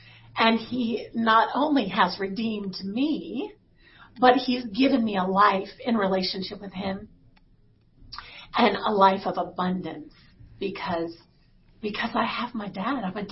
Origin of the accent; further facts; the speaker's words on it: Nashville, Tennessee, United States; I grew up in Nashville, Tennessee. And so we call that the Bible Belt, right?